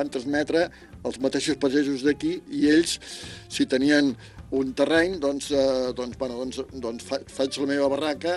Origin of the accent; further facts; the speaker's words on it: Olèrdola, Catalonia, Spain; now in Vilafranca del Penedès, Spain; que estic vivint a Vilafranca, però sóc fill d'Olerdo, de Moja. I estic jubilat